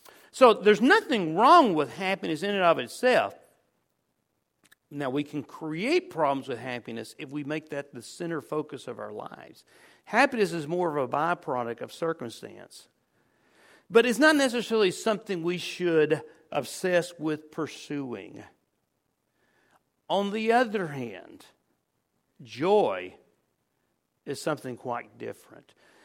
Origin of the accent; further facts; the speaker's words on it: Winnsboro, United States; I couldn't even find a church that I liked as much as my hometown church over at Winsboro.